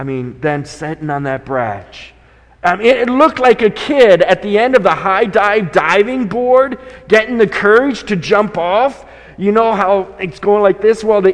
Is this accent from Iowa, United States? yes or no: yes; Decorah, Iowa, United States; born there; I was born in Decorah, Iowa.